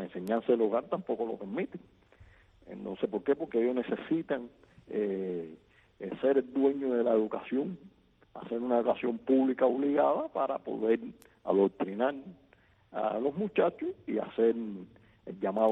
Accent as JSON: {"language": "Spanish", "country": "Cuba", "tie": "born or raised there", "said": "nací aquí en Cuba y que nací bajo la dictadura de Castro"}